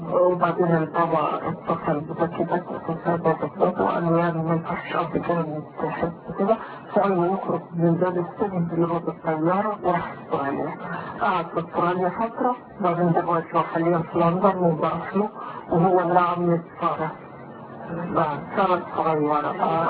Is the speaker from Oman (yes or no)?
no; Egypt; now in Netherlands; اول ما وصلت هولندا وقعدت انا خرجت من مصر